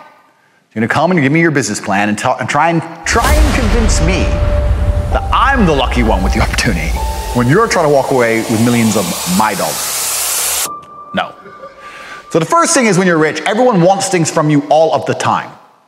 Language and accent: English; Goshen, Indiana, United States; also born or lived in Washington, D.C. / Chicago / Detroit / Gary; I was born in Washington, D.C., on Andrews Air Force Base. My father was in the military. We moved to Southside Chicago, the ghetto, then Detroit, then Gary, Indiana, which at the time was the murder capital of the world.